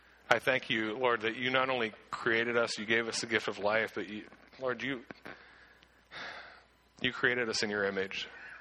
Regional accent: Clearfield, Pennsylvania, United States; Growing up in Clearfield, it's kind of like Warren, we were out in the woods hunting. Whitetail was important for any young man in Clearfield, just as a young man in Warren.

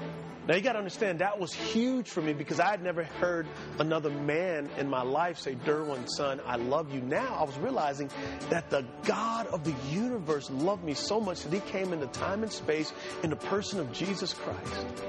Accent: San Antonio, Texas, United States; I grew up in San Antonio, Texas. I was primarily raised by my grandmother, my mom and dad.

